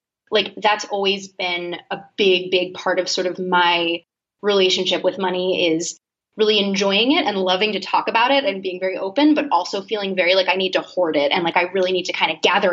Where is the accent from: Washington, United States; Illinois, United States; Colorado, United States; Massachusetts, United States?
Massachusetts, United States; Boston; So I'm from Boston originally, a few minutes outside actually.